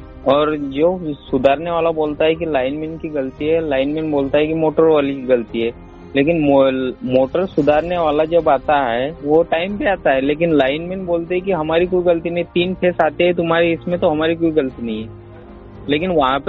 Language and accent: Hindi; Sausar, Madhya Pradesh, India; मुक्काम बोस्टर देवी, तहसील सौसर, जिला छिंदवाड़ा।